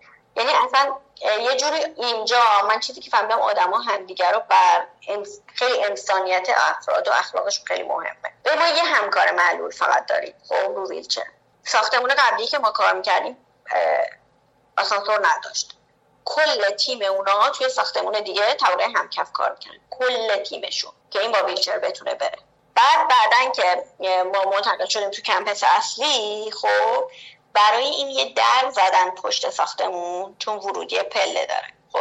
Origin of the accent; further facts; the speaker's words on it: Iran; moved away; من از روزی که از ایران اومدم دیگه پاشنه بلند نپوشیدم.